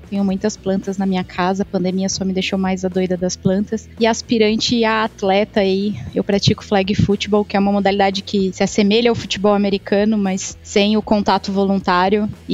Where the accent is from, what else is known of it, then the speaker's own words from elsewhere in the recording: Mato Grosso do Sul, Brazil; born there; now in Blumenau, Brazil; Tenho 32 anos, moro aqui em Blumenau, mas não sou da região, nasci no Mato Grosso do Sul, já morei por várias cidades aí do Brasil.